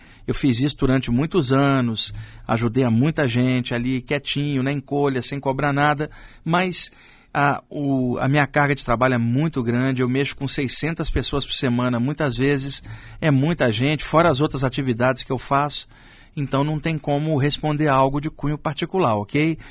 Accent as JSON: {"language": "Portuguese", "country": "Brazil", "said": "Eu estou aqui, sou brasileiro, estou encarnado aqui"}